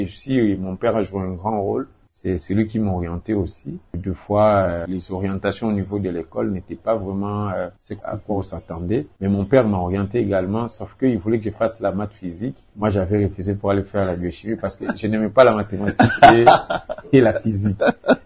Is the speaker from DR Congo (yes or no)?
yes; Kinshasa, DR Congo; Oui, moi, j'ai d'abord grandi à Lingwala. Je suis né, j'ai grandi à Lingwala.